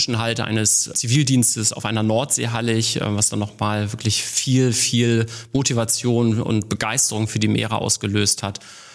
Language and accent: German; Bremen, Germany; aufgewachsen in Bremen.